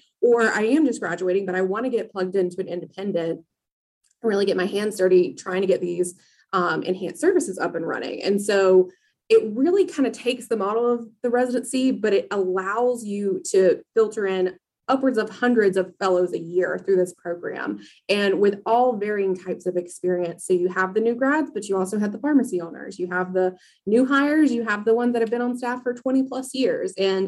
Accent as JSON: {"language": "English", "region": "Georgia", "country": "United States", "tie": "born or raised there", "said": "I went back to my hometown in Hayhire, Georgia"}